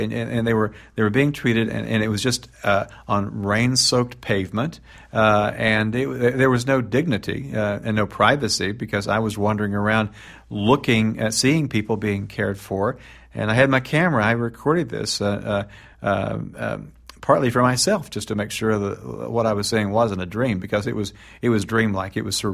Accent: Tennessee, United States; read about this expedition at the Wise County Fairgrounds in Southwest Virginia, just a few miles from where I grew up in northeastern Tennessee.

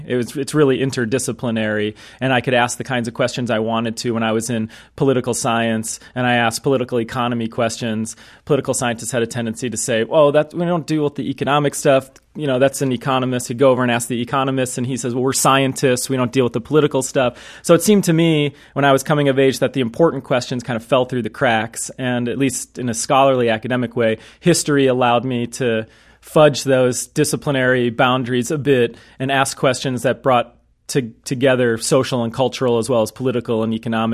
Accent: Cleveland, Ohio, United States; also born or lived in Baltimore; Well, I grew up in Cleveland, Ohio. I was born in Baltimore and kind of saw the good and the bad of urban inequality there.

